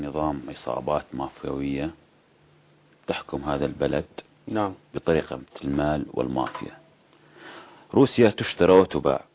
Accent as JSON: {"language": "Arabic", "town": "Qamishli", "region": "Al-Hasakah Governorate", "country": "Syria", "said": "وأنا من قامشلي قحطانية وهو تزوج الكردية وهو حمصي عربي وأنا كردي"}